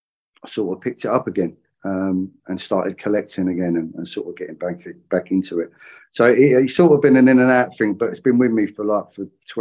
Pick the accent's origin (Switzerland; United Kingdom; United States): United Kingdom; London; Oh, South London.